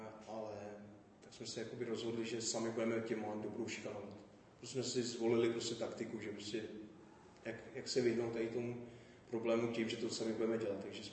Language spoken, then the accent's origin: Czech; Plzeň, Plzeň Region, Czechia; protože jsem z Plzně, tak jsme se přesilovali z takový klidní části Plzně do centra.